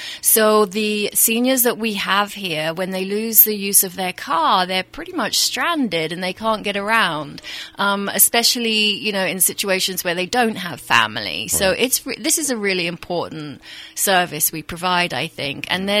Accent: London, United Kingdom; also born or lived in Los Angeles, United States; now in Napa, United States; I'm from London in England, but I did live in LA previously to coming up to Napa, so I have been in the US for a little bit.

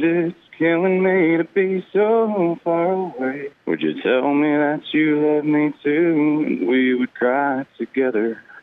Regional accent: North Platte, Nebraska, United States; also born or lived in Alabama, United States; I was born down south in Alabama, but then moved up at a very young age to North Platte and basically raised ever since, and went to St. Pat's and then went to the high school

